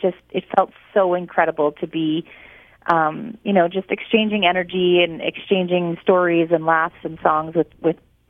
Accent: Dauphin, Manitoba, Canada; I shot that video in my hometown of Dauphin

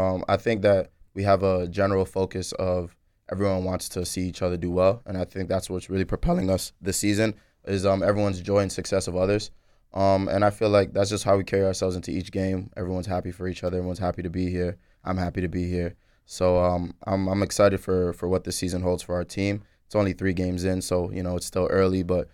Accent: Toronto, Ontario, Canada; also born or lived in Lagos, Nigeria; I was born in Lagos, Nigeria, raised in Toronto, Canada, on Scarborough, actually.

